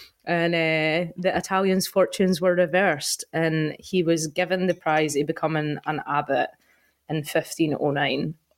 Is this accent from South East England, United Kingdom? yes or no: no; Scotland, United Kingdom; feel like Cowdenbeath and Logelli and Cardenden and so on. But see when I am amongst the people from my hometown and we are bitching about somebody, language has never been so flavorful.